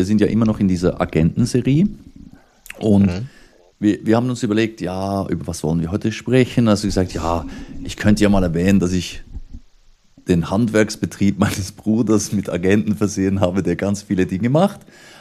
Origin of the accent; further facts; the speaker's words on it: Switzerland; bei uns in der Schweiz